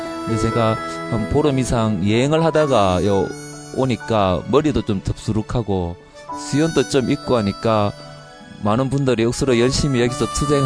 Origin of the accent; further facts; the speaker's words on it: Gyeongju, North Gyeongsang, South Korea; 저는 경주에서 온